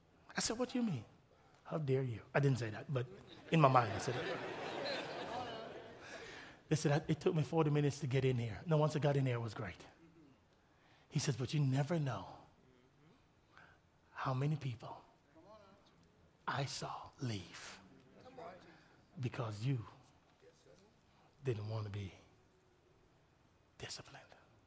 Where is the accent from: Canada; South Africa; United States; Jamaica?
Jamaica; Apart from the fact that I'm Jamaican